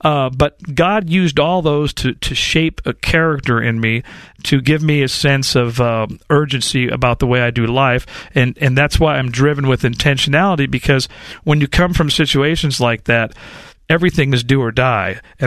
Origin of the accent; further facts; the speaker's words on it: Compton, California, United States; I grew up in South Central Los Angeles for the first part of my life, an area known as Compton.